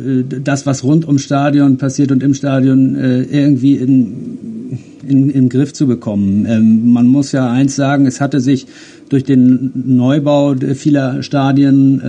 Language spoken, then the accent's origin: German; Germany; wenn wir jetzt als Deutsche auffallen